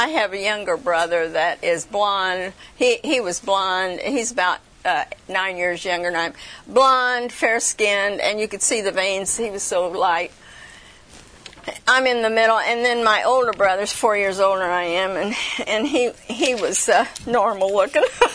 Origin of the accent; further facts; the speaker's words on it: Indiana, United States; But finally I decided, well, they didn't know Indiana, so I told, no, I'm from Indiana.